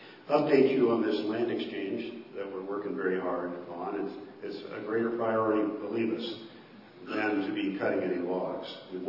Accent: Haines, Alaska, United States; also born or lived in Ketchikan, Alaska; I'm originally from Haynes, Alaska, and at one time I did live here in Ketchikan, down at the Towers.

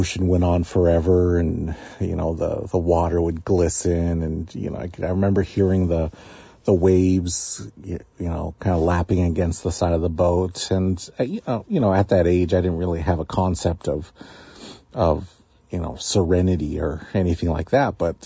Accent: Metlakatla, Alaska, United States; So I grew up in Metlakatla, and Metlakatla is a fishing community.

